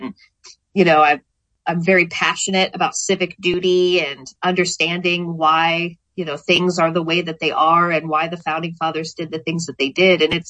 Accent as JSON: {"language": "English", "region": "Minnesota", "country": "United States", "tie": "born or raised there", "said": "Yes, I did. So I went to what was considered one of the best public schools in the state."}